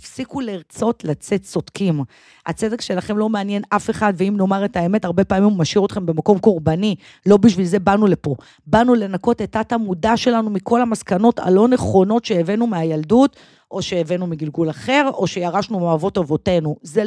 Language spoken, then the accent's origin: Hebrew; Tel Aviv, Tel Aviv District, Israel; נולדתי בתל אביב, וגם גדלתי ועד היום אני בתל אביב, למשפחה חילונית לחלוטין